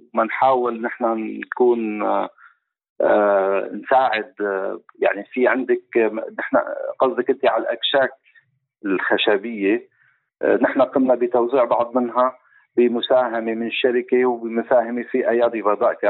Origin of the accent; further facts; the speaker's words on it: Syria; now in Russia; أنا ابن سوريا وهذا بلدي وهذا وطني